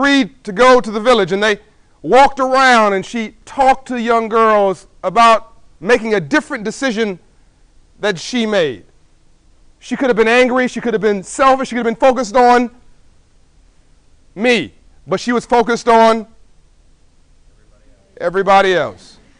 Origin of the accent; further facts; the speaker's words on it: Compton, California, United States; I'm from Compton. I don't know if you know where Compton is or South Central or Watts, but it's the hood.